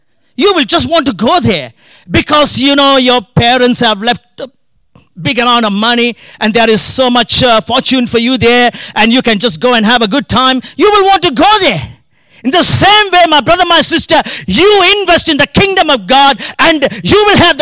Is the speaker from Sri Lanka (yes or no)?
yes; Northern Province, Sri Lanka; I come from Sri Lanka, the northern part of Sri Lanka